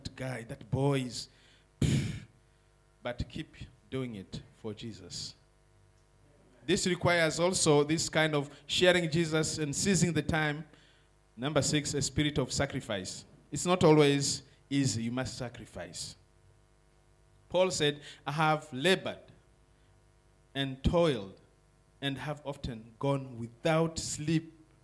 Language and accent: English; Tanzania; also born or lived in Kenya / Congo; I grew up in different countries. I grew up in Tanzania. I grew up in Kenya. I grew up in Congo.